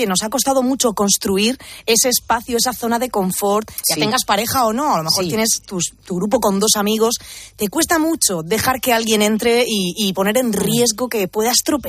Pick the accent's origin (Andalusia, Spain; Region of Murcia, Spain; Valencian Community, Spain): Region of Murcia, Spain; Murcia; now in Madrid, Spain; De Murcia, de Murcia.